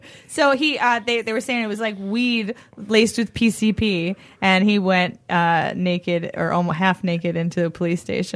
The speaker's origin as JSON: {"language": "English", "town": "Quincy", "region": "Massachusetts", "country": "United States", "tie": "born or raised there", "said": "I grew up in Quincy. It's a city. It borders Boston to the south."}